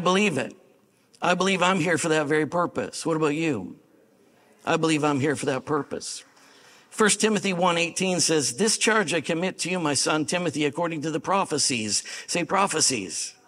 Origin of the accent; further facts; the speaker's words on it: Canada; And I am a Canadian.